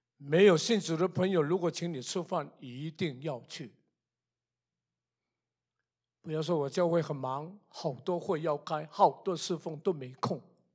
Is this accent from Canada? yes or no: yes; Canada; 我们加拿大人讲话后面就喜欢一个哎的